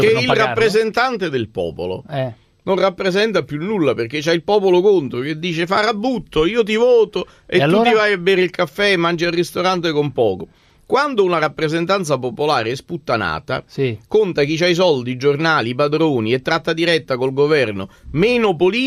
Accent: Naples, Campania, Italy; Poi da napoletano ho constatato

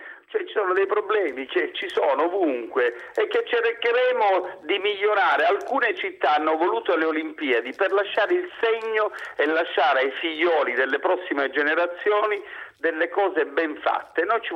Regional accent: Sicily, Italy; siamo siciliani.

